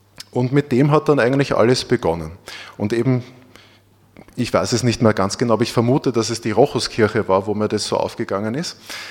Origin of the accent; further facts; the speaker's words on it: Neunkirchen, Lower Austria, Austria; Und also ich komme aus Neunkirchen, südlich von Wiener Neustadt. Wir wohnen da, oder meine Eltern wohnen jetzt noch in einer kleinen Ortschaft neben Neunkirchen.